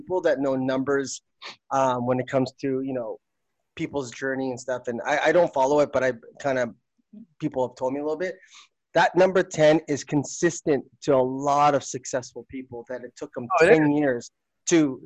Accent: Philippines; we wave the flag, you know, I'm from the Philippines kind of thing.

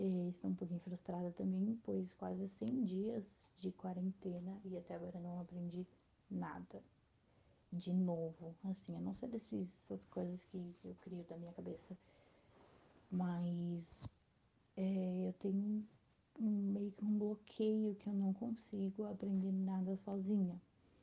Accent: São Bernardo do Campo, São Paulo, Brazil; Eu sou de São Bernardo, uma cidade vizinha, do grande ABC, que não é interior.

